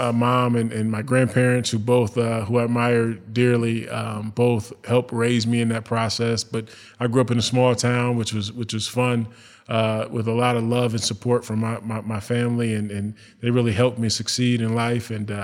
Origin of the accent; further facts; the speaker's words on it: Sandusky, Ohio, United States; Sandusky, Ohio.